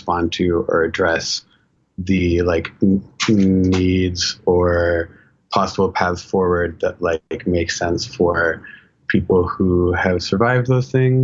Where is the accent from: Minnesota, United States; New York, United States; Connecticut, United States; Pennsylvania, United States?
Pennsylvania, United States; Philadelphia; now in Toronto, Canada; I had moved to Toronto. I'm originally from Philly